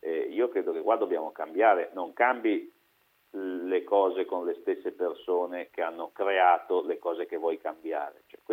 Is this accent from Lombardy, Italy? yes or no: yes; Lombardy, Italy; essendo lombardo e vivendo a Milano